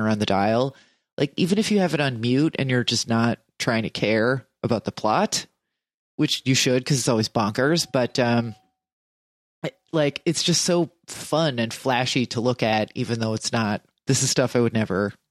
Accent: New Jersey, United States; I'm from New Jersey, so this is normal to have

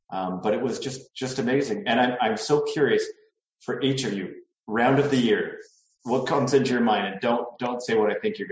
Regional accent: Ontario, Canada; Growing up in Southern Ontario, we know that that's the game of choice for every recess.

